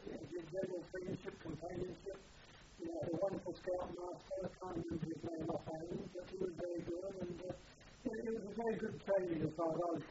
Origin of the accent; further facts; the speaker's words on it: Tonge, South East England, United Kingdom; I was born on January 7th, 1926, at a village called Tone, T-O-N-G-E, in Kent, where I lived in my early years.